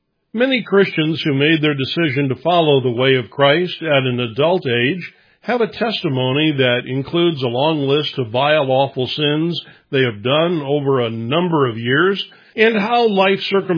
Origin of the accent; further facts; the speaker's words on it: Midwest, United States; born there; I was born in the Midwest part of the United States in the 1950s.